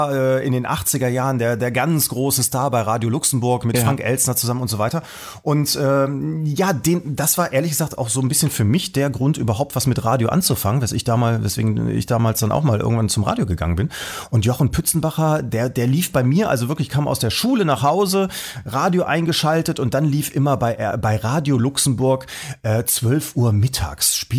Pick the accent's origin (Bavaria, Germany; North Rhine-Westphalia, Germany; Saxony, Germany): North Rhine-Westphalia, Germany; Erkrath; In Erkrath.